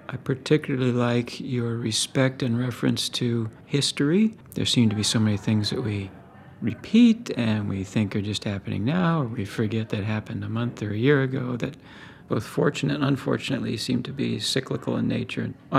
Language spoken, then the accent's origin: English; Brooklyn, New York, United States; moved away; I'm originally from Brooklyn, but I've made my home now for the last 40 plus years in the Pacific Northwest.